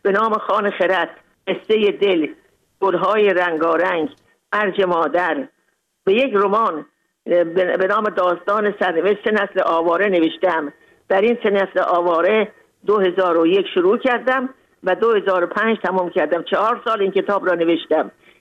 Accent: Mashhad, Razavi Khorasan, Iran; also born or lived in Moscow; now in Tajikistan; بزرگ شدم در مشهد، بزرگ در مشهد درس خوندم، بزرگ شدم.

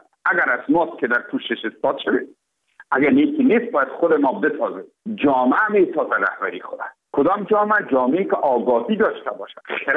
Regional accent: Afghanistan; ما افغان هستیم

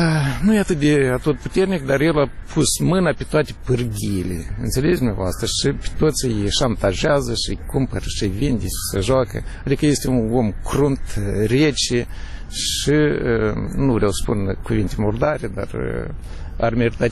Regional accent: Moldova; Sunt mândru că sunt moldovean

